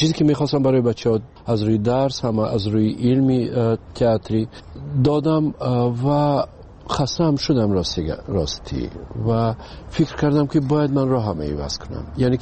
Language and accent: Persian; Tajikistan; وطنم خب پیش از همه تاجیکستان وطن است. بله، این خانه ای من است و مادرم اینجاست، فرزندام اینجاست.